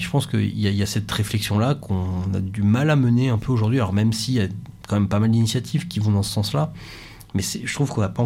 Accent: Normandy, France; Alors, je suis normand, donc je vais faire une réponse de normand.

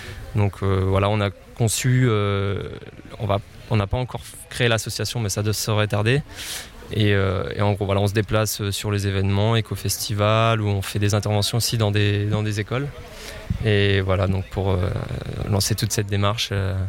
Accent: Saint-Hilaire-du-Harcouët, Normandy, France; Nous, on est originaire vraiment de Saint-Hilaire-du-Harcouët

